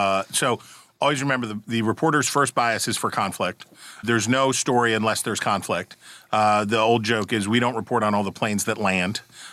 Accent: West Virginia, United States; I promise you, I've only ever been the one person from Ohio County, West Virginia that I bumped into

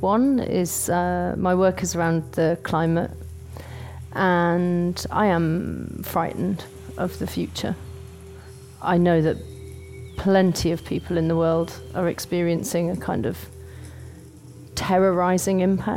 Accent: United Kingdom; now in London, United Kingdom; I'm from the UK. I live in London. I'm not from London. But I lived there quite a long time.

